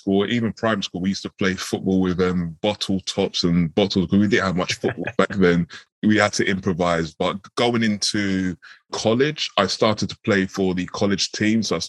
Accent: London, United Kingdom; born or raised there

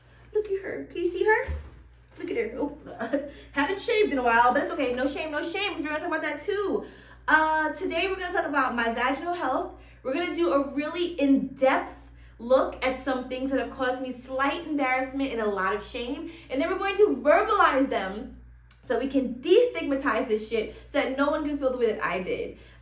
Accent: Queens, New York, United States; I grew up in Queens, New York, and was homeschooled slash unschooled for about 12 years.

